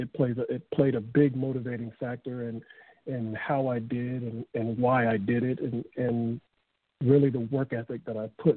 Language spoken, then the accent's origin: English; Los Angeles, California, United States; I grew up in South Central LA.